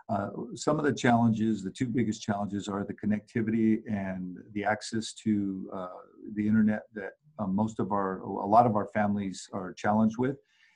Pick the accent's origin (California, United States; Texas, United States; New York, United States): California, United States; Colton; Superintendent Santa Ana Unified School District. I come from the Inland Empire, small town called City of Colton, and where I was born and raised